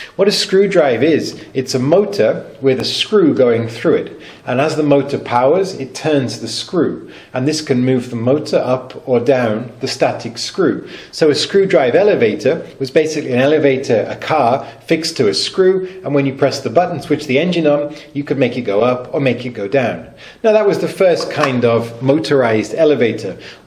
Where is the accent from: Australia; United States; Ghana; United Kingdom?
United Kingdom; England; although I am from England, where we say lift rather than elevator.